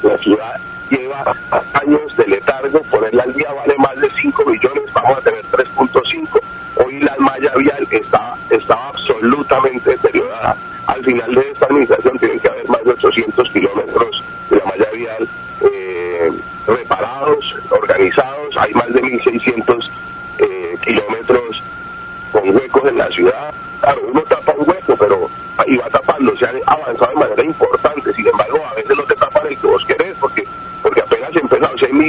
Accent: Cali, Valle del Cauca, Colombia; also born or lived in Tuluá; Mi papá era caldense, yo soy tulueño de nacimiento, vallecaucano, sí, pues me crié y he vivido en Cali.

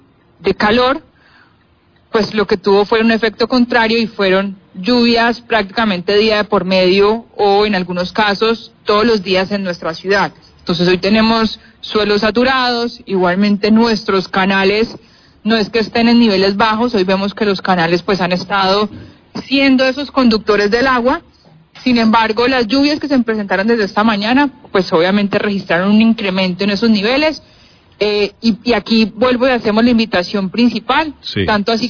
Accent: Cali, Valle del Cauca, Colombia; como caleños, como ciudadanos de nuestra ciudad

